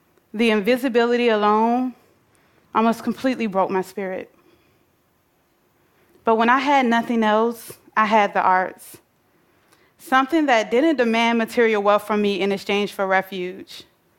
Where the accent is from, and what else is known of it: Atlanta, Georgia, United States; born or raised there